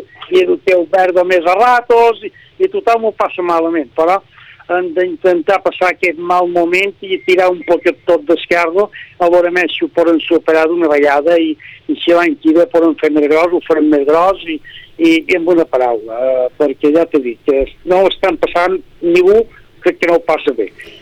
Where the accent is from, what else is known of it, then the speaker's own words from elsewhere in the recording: Pollença, Balearic Islands, Spain; també que som de Pollença